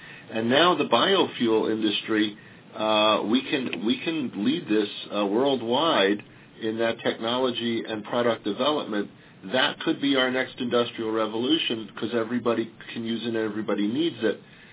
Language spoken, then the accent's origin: English; Teaneck, New Jersey, United States; I'm from Teaneck.